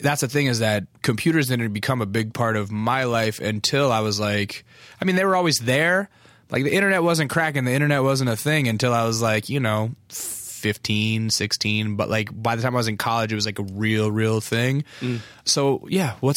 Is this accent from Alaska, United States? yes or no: yes; Alaska, United States; accent: Southern; also born or lived in Texas; I was born in Texas because of the Air Force, and then we moved to Alaska because of the Air Force. And so when I moved to Alaska, I was like about five, and I had a thick, like Southern accent